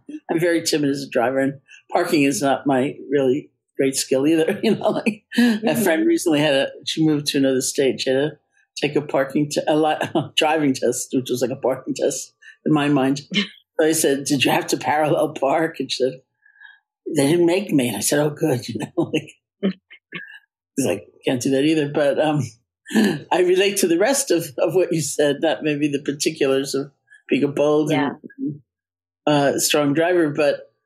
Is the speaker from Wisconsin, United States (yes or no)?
no; New York, United States; It's so funny you say that because I am a New Yorker. I didn't learn how to drive until my 30s.